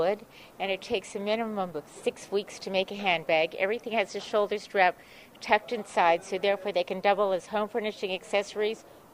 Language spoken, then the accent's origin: English; Beverly Hills, California, United States; I am from Beverly Hills, California, 90210.